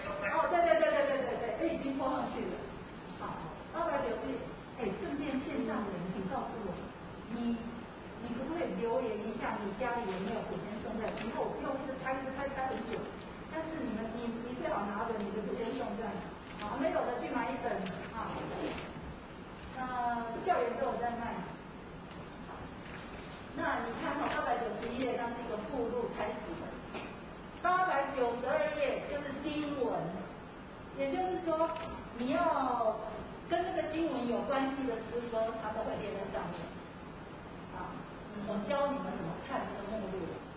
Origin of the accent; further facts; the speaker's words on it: Taiwan; 虽然我是台湾人，可是还是唱国语会比较发音会比较正确一点哈。